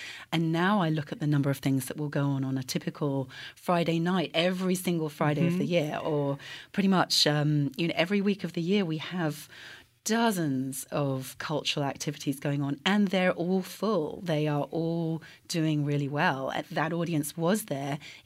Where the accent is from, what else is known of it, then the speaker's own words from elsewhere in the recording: United Kingdom; now in Waco, United States; I am obviously from the UK, which most people can pick up on from my accent. Mm-hmm. And we came here about 7 years ago.